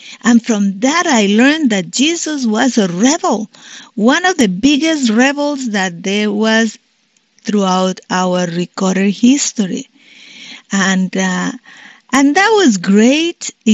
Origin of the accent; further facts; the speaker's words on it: Colombia; moved away as an adult; now in United States; I was born in Colombia and I was raised there. I went to college down there.